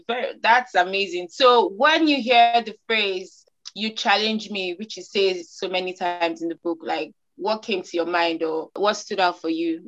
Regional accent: Nigeria; accent: Nigerian; over here, I'm seen as a Nigerian, my accent, you know, the girl from Nigeria.

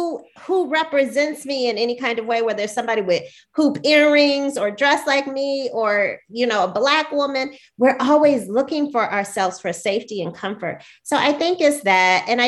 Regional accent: Gary, Indiana, United States; You know, I grew up in Gary, Indiana, where the kids and most of the teachers looked like me

